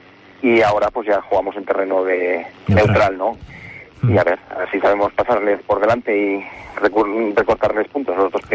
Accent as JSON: {"language": "Spanish", "town": "Seira", "region": "Aragon", "country": "Spain", "lives_now": "Barbastro, Spain", "said": "Aunque vivo en Barbastro y tengo también mucho cariño a Barbastro, pero realmente yo soy de Ceira, aunque vivo a Barbastro."}